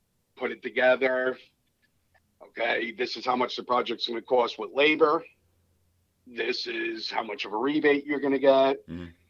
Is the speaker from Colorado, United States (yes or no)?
no; New York, United States; And I can run on a little bit. I'm from New York.